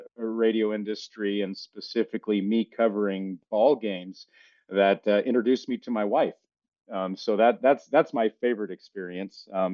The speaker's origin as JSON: {"language": "English", "town": "Kodiak", "region": "Alaska", "country": "United States", "tie": "born or raised there", "said": "So I was born and raised in Alaska, Kodiak, Alaska, to be specific, and we were raised without television."}